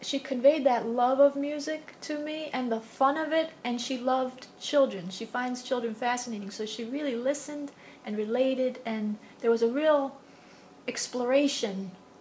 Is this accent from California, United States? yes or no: no; New York City, New York, United States; I guess it's one of the bounties of growing up in New York.